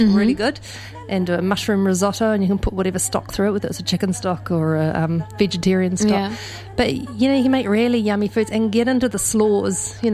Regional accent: Taupo, Waikato, New Zealand; I mean, I grew up in Lake Taupo, there are a lot of ducks

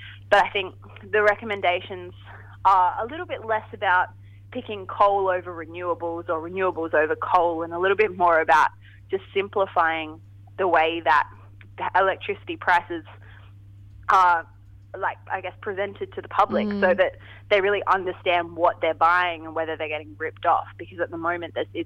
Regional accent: Adelaide, South Australia, Australia; Yeah, me too, because he's from Adelaide, so that's my hometown.

